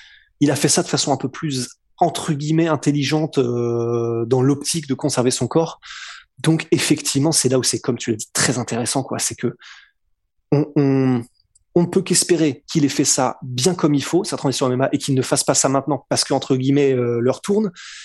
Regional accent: France; Nous, on le sait parce qu'on est français

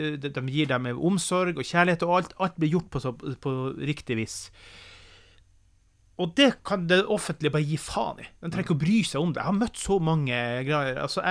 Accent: Finnmark, Norway; så jeg får lov å si det som finnmarking

